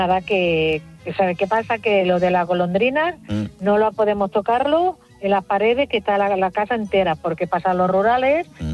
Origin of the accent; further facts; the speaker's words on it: Girona, Catalonia, Spain; soy de Girona y en un pueblecito, y de Cadaqués, de Dalí y todo esto, y tengo una finca en un pueblecito.